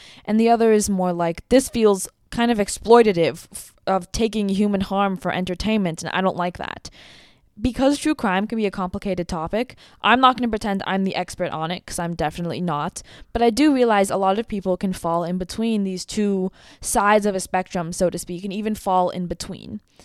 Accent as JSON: {"language": "English", "town": "Los Angeles", "region": "California", "country": "United States", "tie": "born or raised there", "said": "I grew up in Los Angeles."}